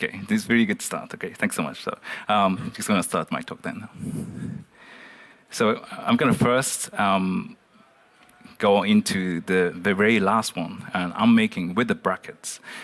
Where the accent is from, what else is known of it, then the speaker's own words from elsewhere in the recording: Japan; English is a second language; moved away as an adult; I've been based in the Netherlands for the past 7 years, but I'm just started my PhD, engineering PhD, remotely from my hometown in Japan. Yeah, I'm really sort of living in between the Netherlands and Japan right now.